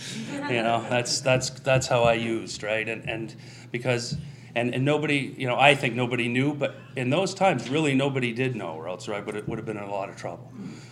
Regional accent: Sarnia, Ontario, Canada; now in Oshawa, Canada; originally I'm from Sarnia. I see some of my friends from Sarnia over there representing, which is nice.

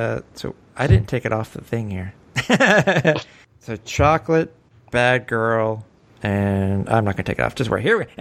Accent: Canada; I'm Canadian.

